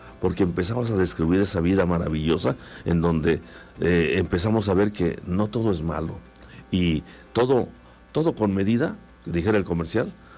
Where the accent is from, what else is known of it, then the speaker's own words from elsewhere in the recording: Jojutla, Morelos, Mexico; also born or lived in Zacatepec; de aquí de Jojutla, Morelos. Y cuando llegaba diciembre, pues empezaban muchas alegrías. Muchas alegrías porque éramos jóvenes